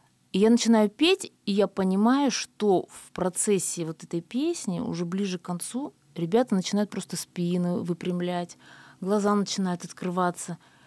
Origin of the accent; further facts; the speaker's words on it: Yamalo-Nenets Autonomous Okrug, Russia; я с Ямала, и что я северная певица, и я одеваюсь соответствующе, и костюмы у меня все тоже наши ямальские.